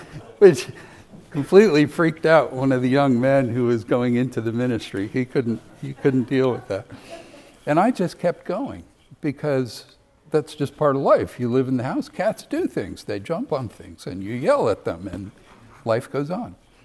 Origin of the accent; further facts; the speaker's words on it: Ireland; You also had laws in Ireland, and I'll use that because I'm Irish.